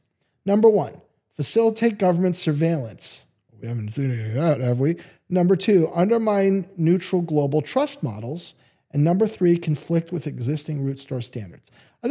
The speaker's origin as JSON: {"language": "English", "country": "United States", "said": "As an American talking to a Canadian, it's not a joke to a whole lot of us either."}